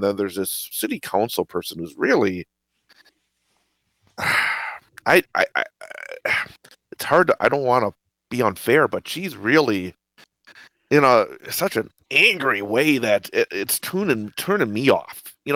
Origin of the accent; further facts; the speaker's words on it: Rothschild, Wisconsin, United States; because I grew up in Rothschild here, you know, in the central Wisconsin area.